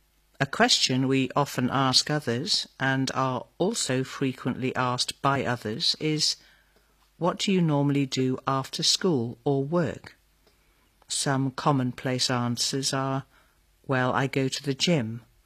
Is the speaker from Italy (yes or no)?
no; New Zealand; moved away as an adult; Then I left my native country of New Zealand to start my career as an English teacher, which eventually brought my dancing life to a halt.